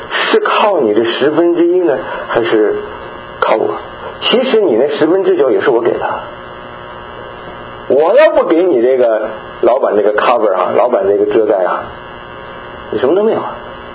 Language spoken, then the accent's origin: Chinese; China; 你知道我是从大陆来的